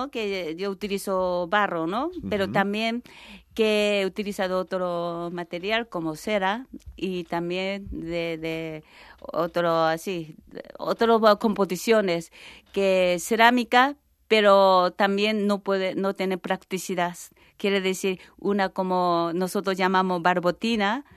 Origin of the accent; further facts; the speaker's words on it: Tokyo, Japan; Spanish is a second language; Como vengo de Tokio, y yo siempre tenía ganas de vivir una ciudad más pequeña.